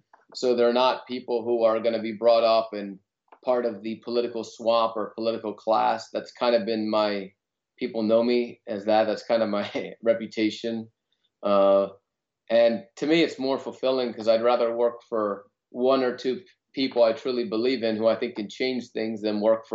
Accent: Maryland, United States; now in Pennsylvania, United States; I live in the United States. I reside in Pennsylvania. I grew up in Maryland, actually, and I've been pretty interested in politics since high school.

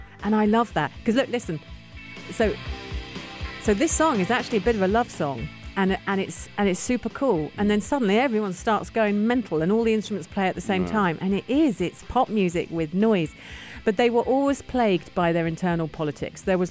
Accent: United Kingdom; And of course, reading this as a Brit going, the Reading Festival? Really?

